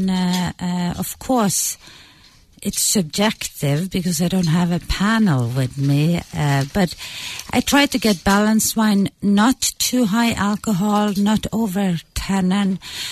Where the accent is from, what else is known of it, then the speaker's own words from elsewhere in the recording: Norway; Growing up in Norway, you can enjoy wine at a younger age than here.